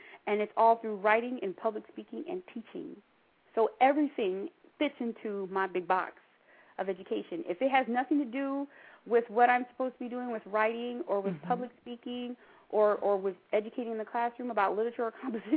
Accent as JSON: {"language": "English", "town": "Stockton", "region": "California", "country": "United States", "tie": "born or raised there", "said": "I never thought growing up in Stockton, California, in a drug-infested neighborhood surrounded by gangs and a lot of depression and hardship"}